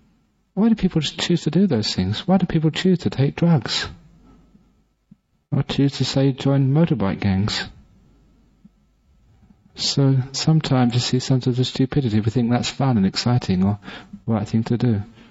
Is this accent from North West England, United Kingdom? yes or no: no; London, United Kingdom; born there; I was born in London. I didn't even know how to spell the word when I was at school.